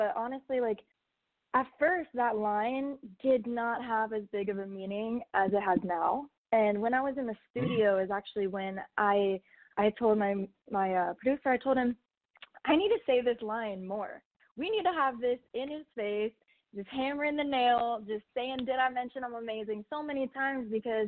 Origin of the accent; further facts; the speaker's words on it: Las Vegas, Nevada, United States; Oh, well, I was born and raised in Vegas, if I didn't tell you that already.